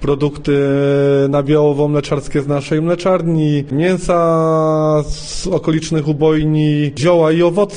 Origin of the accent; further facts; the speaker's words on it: Wieluń, Łódź Voivodeship, Poland; pochodzę z Wielunia, od 16 lat pracuję w zawodzie kucharza.